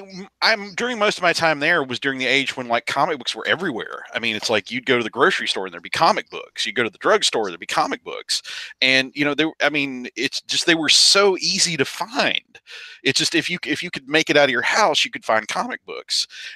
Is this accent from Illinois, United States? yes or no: no; Virginia, United States; I'm from Southwest Virginia. The nearest body of water was the Clinch River